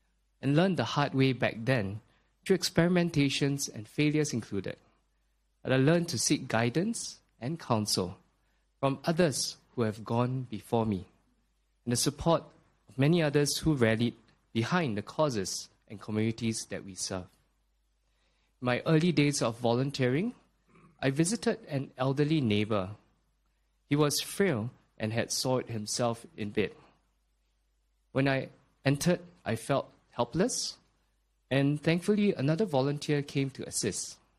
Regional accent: Geylang, Singapore; Growing up in Geylang has also allowed me to meet and befriend vulnerable segments of society.

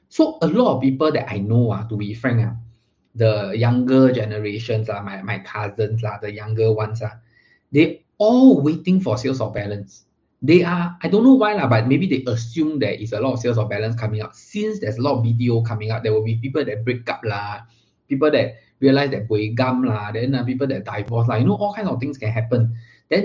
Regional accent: Singapore; But I feel that as a Singaporean, we have to learn to ride the wave together with the government.

